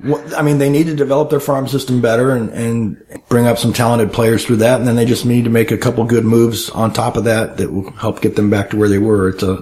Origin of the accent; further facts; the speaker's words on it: San Diego, California, United States; I think I was born and raised in San Diego, and I worked at the stadium for about 10 years in high school and college in the vending department.